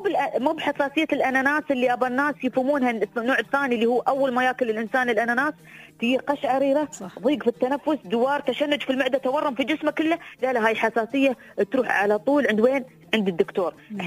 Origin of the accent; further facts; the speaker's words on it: United Arab Emirates; نحن كشعوب إماراتية عربية